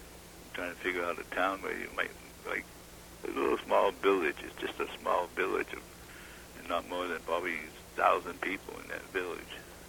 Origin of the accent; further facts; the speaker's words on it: Waterville, Maine, United States; I was born in Waterville, Maine, January 19, 1932.